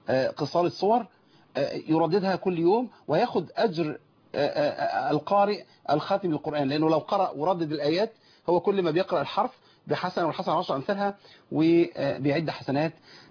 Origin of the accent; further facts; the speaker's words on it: Mit Abu al-Kom, Monufia Governorate, Egypt; بقرية ميت أبو الكوم بمحافظة المنوفية. دي قريتي